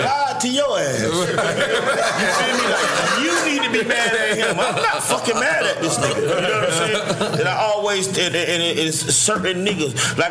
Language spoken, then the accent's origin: English; Miami, Florida, United States; I ain't from LA, I ain't from New York, I'm from Miami. I'm finna do this Miami.